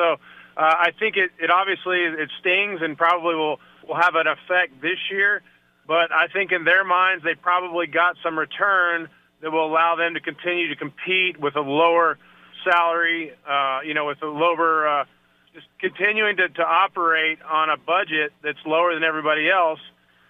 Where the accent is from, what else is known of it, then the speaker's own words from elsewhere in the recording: Oklahoma, United States; I grew up in baseball. My dad was a coach. I grew up in Oklahoma, which isn't far.